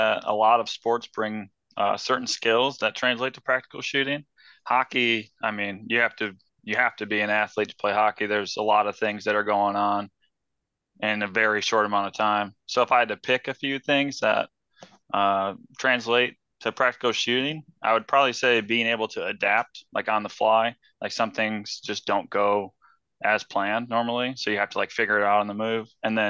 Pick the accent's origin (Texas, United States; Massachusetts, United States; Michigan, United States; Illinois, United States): Michigan, United States; But anyways, I'm from Michigan, Lower Peninsula, unfortunately.